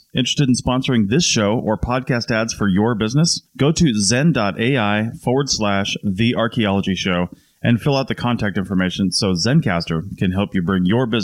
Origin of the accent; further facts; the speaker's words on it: Monroe, Washington, United States; My hometown, Monroe, yeah. Washington, mm-hmm.